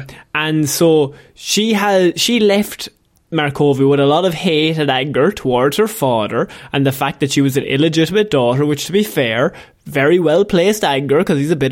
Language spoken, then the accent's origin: English; Ireland; We're Irish. We're allowed to do this.